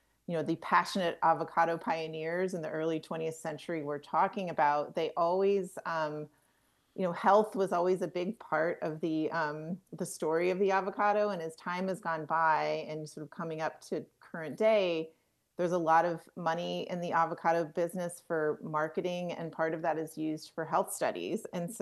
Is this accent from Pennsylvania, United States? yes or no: no; California, United States; I wrote it with my good friend who I grew up with in Southern California, Sarah Alaback, who's a historian.